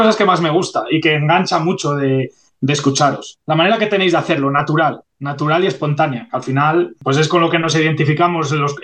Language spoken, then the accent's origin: Spanish; Castile and León, Spain; soy un enfermero leonés que, nada, lleva con vosotros algo menos de un año